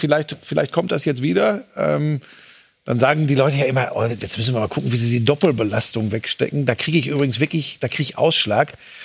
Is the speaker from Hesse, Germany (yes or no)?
no; Hagen, North Rhine-Westphalia, Germany; der einmal über die Hohen Sieburg von meiner Heimatstadt Hagen entfernt ist